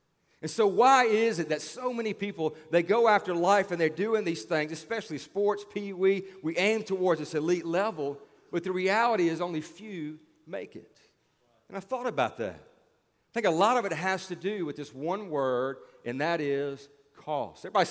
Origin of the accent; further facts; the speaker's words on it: Baton Rouge, Louisiana, United States; And this past week, I had the opportunity to be back in Baton Rouge, my hometown where I grew up